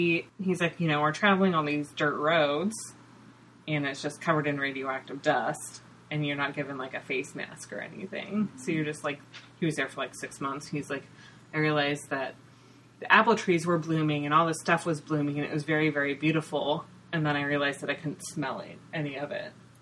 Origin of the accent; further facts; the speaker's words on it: United States; I mean, I'm American, I'm reading it.